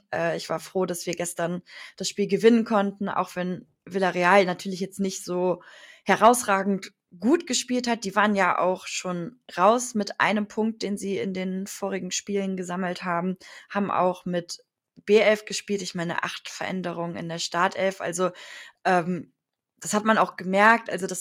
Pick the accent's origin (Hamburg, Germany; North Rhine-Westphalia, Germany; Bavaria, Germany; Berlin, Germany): North Rhine-Westphalia, Germany; Leverkusen; ich bin in Leverkusen geboren, ich wohne hier mein ganzes Leben lang